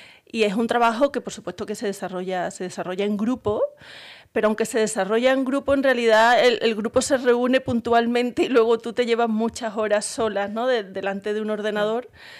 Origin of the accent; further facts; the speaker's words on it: Coria del Río, Andalusia, Spain; moved away as an adult; also born or lived in Seville / Madrid; yo soy de Sevilla, bueno, nací en Sevilla, pero viví durante mi infancia hasta los 18 años en Coria del Río y luego me fui a Madrid a estudiar física